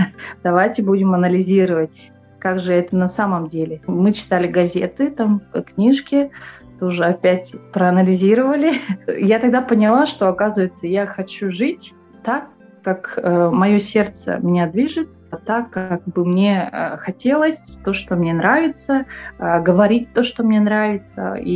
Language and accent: Russian; Pokrovsk, Sakha Republic, Russia; Я родилась в Покровске. У меня родители, так получилось, что и все родственники учителя. Я учитель в третьем поколении. Закончила я тоже школу в Покровске.